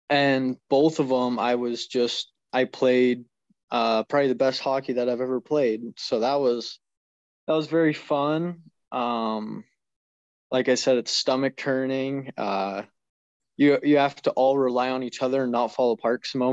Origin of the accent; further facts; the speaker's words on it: Havre, Montana, United States; I'm closer to the border than I am my hometown. It's the closest hometown everybody knows here. And Montana. It's Havre.